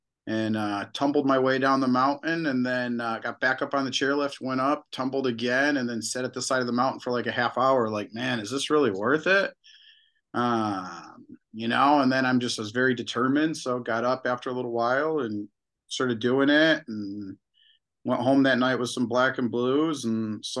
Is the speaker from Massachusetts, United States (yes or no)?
yes; Massachusetts, United States; I grew up back east in Western Massachusetts, and you know, I was always into organized sports quite a bit.